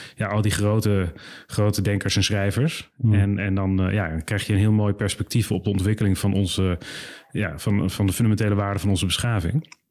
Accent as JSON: {"language": "Dutch", "town": "Leiden", "region": "South Holland", "country": "Netherlands", "tie": "born or raised there", "said": "Ja, ik ben geboren in Leiderdorp, maar wij woonden in Leiden, dus daar opgegroeid in Leiden-Zuid. En dat is een schitterende stad in Zuid-Holland. Dat was heel beschermd. Ik ben daar ook naar school geweest."}